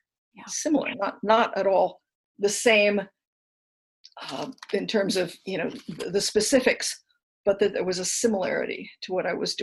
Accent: Japan; that's probably just because how I was raised in Japan.

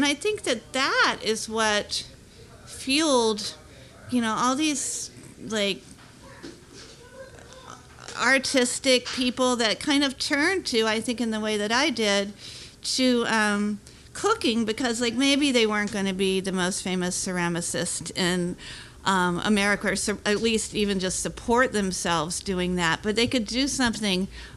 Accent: East Coast, United States; salmon disappeared when I was growing up on the East Coast, and I'd never had salmon.

